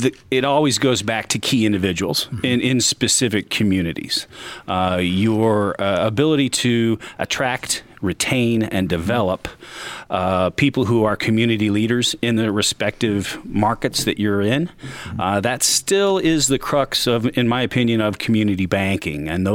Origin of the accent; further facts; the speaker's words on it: Marion, Indiana, United States; Yeah, absolutely. I grew up in Marion. My father's family is originally from Converse, but I grew up in Marion and Indiana University for college and moved out to Seattle for a little bit, but the pulls of the home state and family tugged me back.